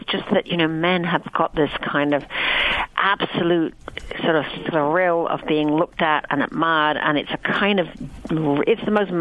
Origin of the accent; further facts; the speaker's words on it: United Kingdom; I'm British.